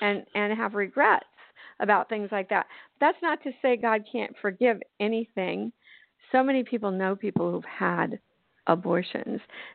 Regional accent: Toronto, Ontario, Canada; born there; And I was born in Toronto, Canada.

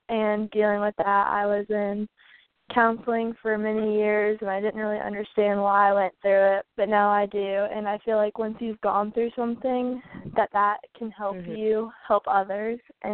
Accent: North Carolina, United States; I do want to achieve my dream of becoming Miss North Carolina and being able to represent my home state on the Miss America stage

